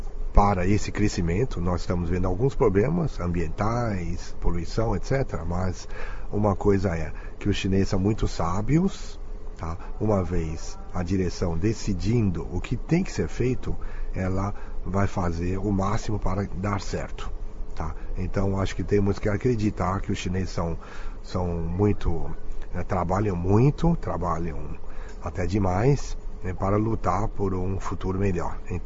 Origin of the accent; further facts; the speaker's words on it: Brazil; Se você fala perfeitamente a língua, você representa o país, nós somos brasileiros, embora com uma boa conexão com a origem chinesa.